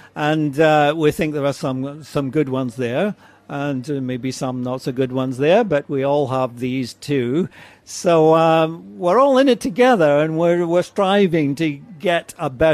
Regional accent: Glasgow, Scotland, United Kingdom; moved away; I should say Scottish, of course, but yeah, I came from Scotland originally, and I've been around various places since.

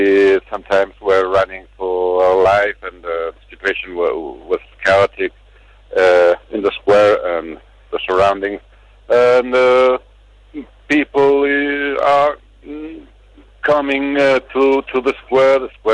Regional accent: Barcelona, Catalonia, Spain; English is a second language; I'm from Barcelona

